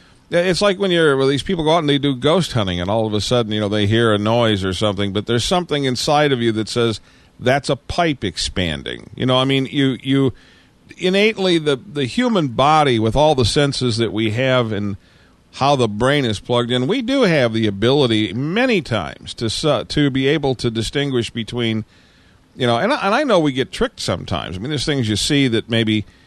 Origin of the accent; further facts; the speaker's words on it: Michigan, United States; born there; I lived in Michigan. I was born in Michigan, you know, and I lived in Michigan